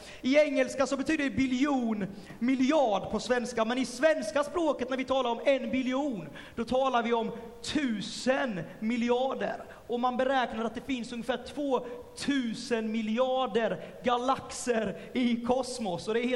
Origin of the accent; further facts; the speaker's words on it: Jönköping, Jönköping County, Sweden; Kommer från Jönköping, bor i Huskvarna, är med i Huskvarna Pingstförsamling.